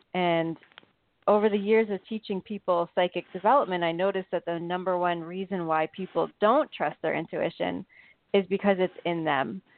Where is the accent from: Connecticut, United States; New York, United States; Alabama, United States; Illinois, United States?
Connecticut, United States; I'm also from Connecticut.